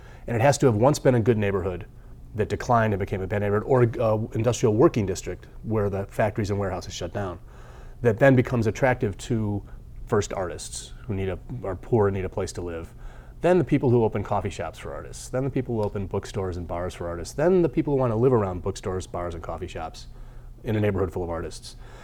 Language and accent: English; Ireland; I'm Irish and I can't.